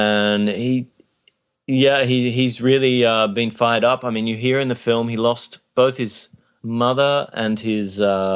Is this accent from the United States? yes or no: no; Australia; I'm from Australia.